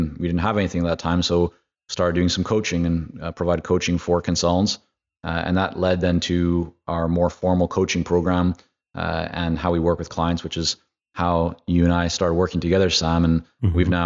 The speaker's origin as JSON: {"language": "English", "town": "Vancouver", "region": "British Columbia", "country": "Canada", "tie": "born or raised there", "also_born_or_lived": "Toronto, Canada / Israel", "second_language": "English", "said": "Came back to Canada next to Vancouver, where I didn't speak English."}